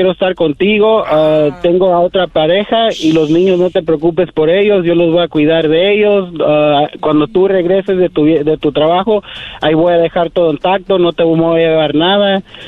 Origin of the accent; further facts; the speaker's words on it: Phoenix, Arizona, United States; De Phoenix, Arizona.